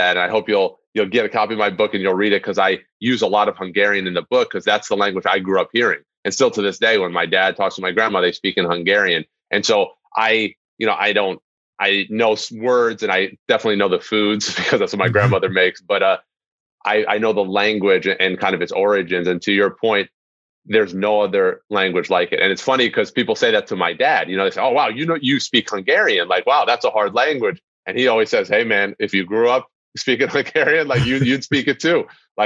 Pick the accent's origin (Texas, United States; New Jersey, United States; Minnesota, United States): New Jersey, United States; I grew up in Northern New Jersey.